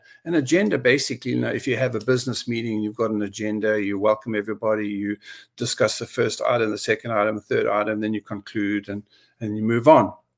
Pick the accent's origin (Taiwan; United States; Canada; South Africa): South Africa; now in United Kingdom; growing up in South Africa